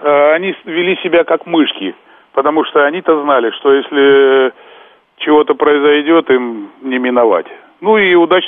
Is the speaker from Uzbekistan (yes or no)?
no; Kazakhstan; Да, я горжусь, что я казах.